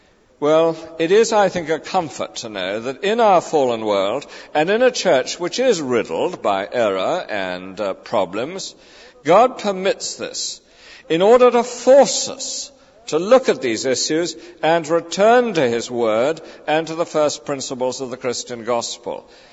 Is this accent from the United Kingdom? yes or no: yes; United Kingdom; I know as British people we don't like controversy.